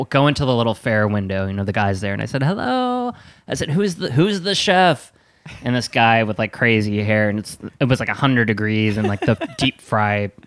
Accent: Wisconsin, United States; Well, there was cheese nuggets, they called them, which I had never heard of, and I'm from Wisconsin.

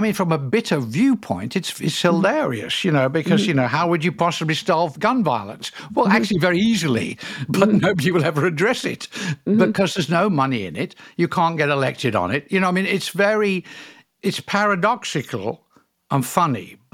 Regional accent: United Kingdom; now in California, United States; Well, I am British in passport

